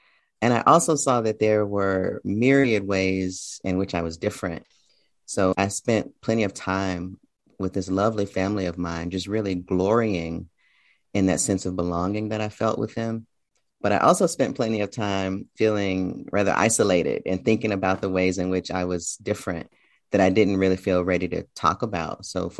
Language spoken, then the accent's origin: English; Memphis, Tennessee, United States; Sure. Yeah, I spent the first several years in a neighborhood in Memphis called Orange Mound, which is the neighborhood with the highest concentration